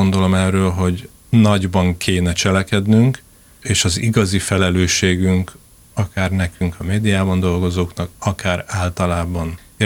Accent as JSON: {"language": "Hungarian", "region": "Budapest", "country": "Hungary", "tie": "born or raised there", "said": "Hát én otthon Budapesten vagyok, és ez az érzés az erősen megérkezett hozzám az elmúlt években, hogy micsoda ajándék az, hogyha ott élhetek felnőttként, ahol születtem, és ahol a gyökereim vannak"}